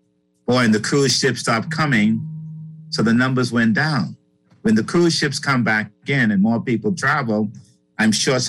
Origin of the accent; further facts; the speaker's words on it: Bahamas; Growing up in the Bahamas, she didn't want me to work there because people that she knew were not in the executive positions